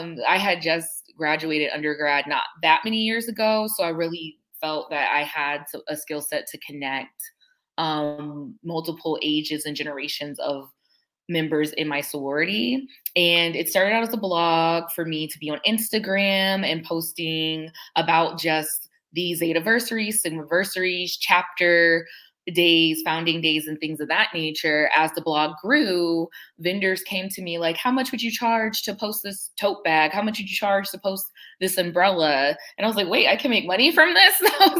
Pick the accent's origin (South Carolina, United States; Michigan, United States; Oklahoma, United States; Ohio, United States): Ohio, United States; now in Atlanta, United States; I'm originally from Ohio. I'm Atlanta-based now. I crossed in Florida.